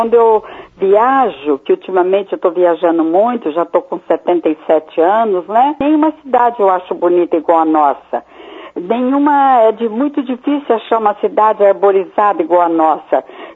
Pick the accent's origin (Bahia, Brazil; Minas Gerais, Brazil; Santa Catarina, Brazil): Minas Gerais, Brazil; Eu vim de Minas há pouco tempo e a cidade que eu fui é muito antiga, não tem árvores.